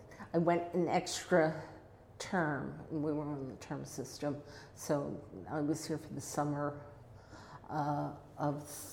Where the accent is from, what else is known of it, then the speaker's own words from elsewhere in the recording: Philadelphia, Pennsylvania, United States; I grew up in Philadelphia. In Winfield, which is sort of at the northwest edge of the city. I lived near City Line Avenue, so it was close to the suburbs.